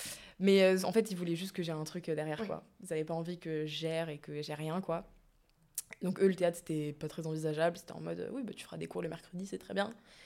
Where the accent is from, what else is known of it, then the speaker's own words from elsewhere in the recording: Metz, Grand Est, France; moi je venais de Metz